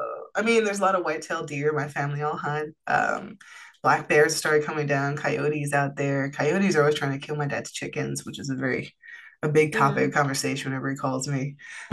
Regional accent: New Jersey, United States; People need to tell people, oh, I'm from Jersey. They're like, oh, hey, bada bing, you know, Sopranos.

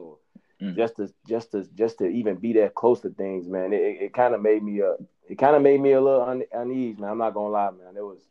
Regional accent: Chicago, Illinois, United States; Cause you know, like you said, I'm from Chicago

